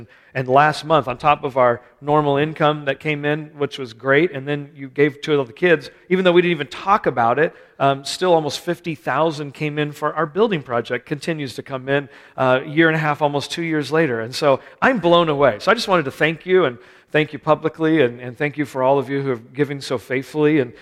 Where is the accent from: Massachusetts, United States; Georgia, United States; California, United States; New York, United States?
California, United States; And then, I know, I'm from California